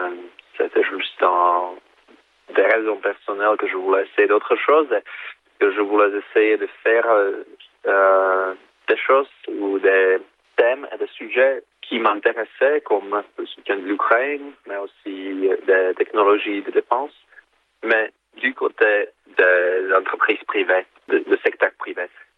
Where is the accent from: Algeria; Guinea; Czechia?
Czechia; Ce qui est un peu différent chez nous, en Tchéquie, en République tchèque